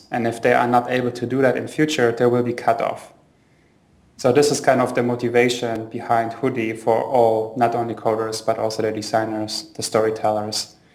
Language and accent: English; Poland; also born or lived in Germany; I'm originally from Poland and Germany.